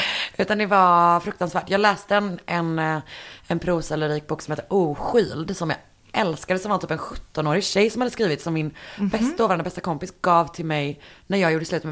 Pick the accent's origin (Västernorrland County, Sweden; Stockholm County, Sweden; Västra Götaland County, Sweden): Västra Götaland County, Sweden; Partille; jag var med i en bokklubb i den lokala bokhandeln i Partille där jag är ifrån.